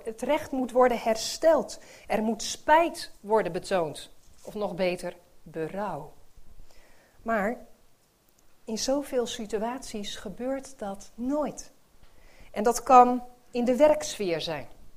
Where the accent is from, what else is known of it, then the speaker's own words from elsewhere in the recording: Netherlands; Nou staan wij als Nederlanders in van die lijstjes.